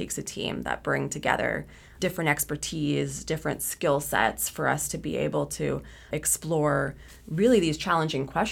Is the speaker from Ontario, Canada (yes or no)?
yes; London, Ontario, Canada; also born or lived in St. John's, Newfoundland; I grew up in London, Ontario. My family's from St. John's, Newfoundland, and I was born in St. John's, Newfoundland, but we moved to London, Ontario when I was very young, so I spent my childhood on the mainland.